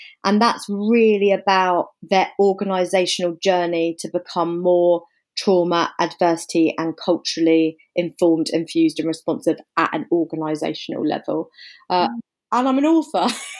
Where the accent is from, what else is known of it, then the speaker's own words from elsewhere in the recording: England, United Kingdom; also born or lived in Africa; So I guess you can probably hear from the accent. I'm English. I'm based in London. I am a clinical psychologist. Have spent a huge amount of my childhood and adult life in lots of different countries, mainly in Africa.